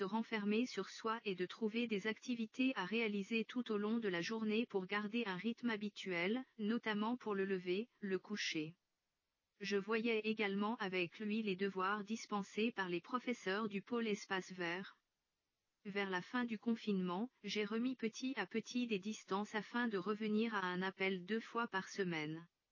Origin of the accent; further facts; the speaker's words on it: Lille, Hauts-de-France, France; Je suis originaire de Lille, j'ai réalisé des études d'éducatrice spécialisée en Belgique que j'ai validées par la suite en France, par une reconnaissance professionnelle. Je suis ensuite partie à Naen en Savoie